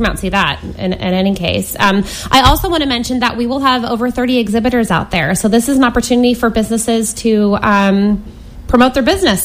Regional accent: Long Branch, New Jersey, United States; I grew up in Long Branch, I had North and South. My parents grew up North Jersey

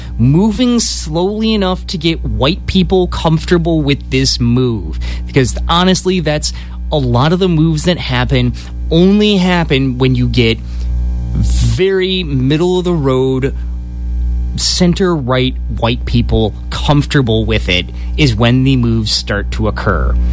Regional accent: San Diego, California, United States; Growing up in San Diego, or California in general, it's a very liberal state.

